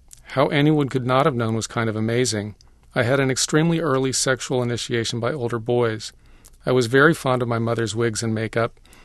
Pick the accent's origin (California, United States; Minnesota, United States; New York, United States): California, United States; Alameda; but growing up in Alameda, so close to San Francisco in the late 60s, had a freeing influence.